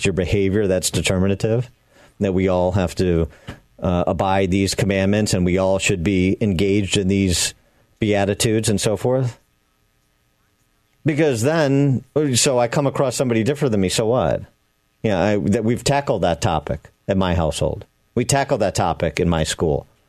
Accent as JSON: {"language": "English", "town": "Wheaton", "region": "Illinois", "country": "United States", "tie": "born or raised there", "said": "you know, I grew up in Wheaton. I don't know. I don't think I had there was a black student in my class in grade school."}